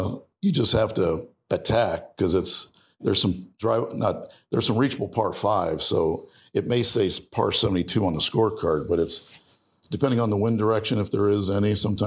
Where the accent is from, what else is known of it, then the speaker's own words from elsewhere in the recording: Ohio, United States; Yeah, I grew up in Ohio, so obviously, yeah, I would love, you know, Jack Nicklaus